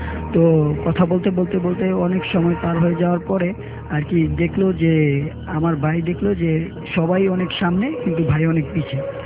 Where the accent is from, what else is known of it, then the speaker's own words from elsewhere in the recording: Bhola, Barisal Division, Bangladesh; আমি ভোলা থেকে এসেছি।